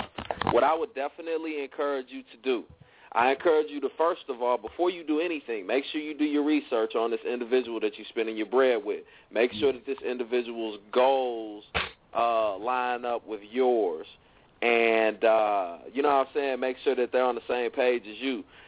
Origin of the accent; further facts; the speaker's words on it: Indiana, United States; We got Indiana. That's my hometown, my home state.